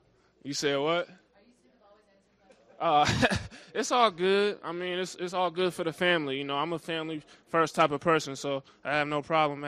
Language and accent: English; Tacoma, Washington, United States; Well, I grew up in Tacoma, Washington, on the north end of the city.